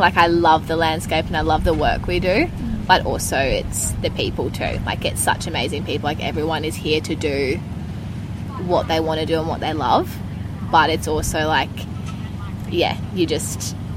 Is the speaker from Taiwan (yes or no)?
no; Western Australia, Australia; now in Katherine, Australia; So I'm from between Bridgetown and Borat Brook in WA, where it's really, really cold. I moved up here at the end of 2019, and I haven't been home since.